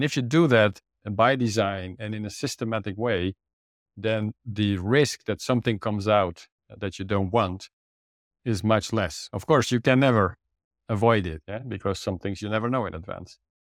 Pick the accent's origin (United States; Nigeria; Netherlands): Netherlands; I'm from the Netherlands. Only 20 million people in the world who speak Dutch.